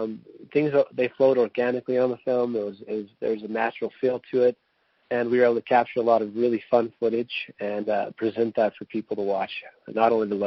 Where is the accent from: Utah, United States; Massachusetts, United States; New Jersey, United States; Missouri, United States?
Utah, United States; I'm from Utah, being here, we had a lot of snow this year